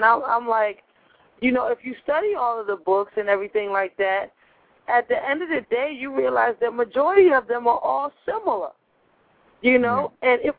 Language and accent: English; Nigeria; You know, I'm Nigerian. I'm African.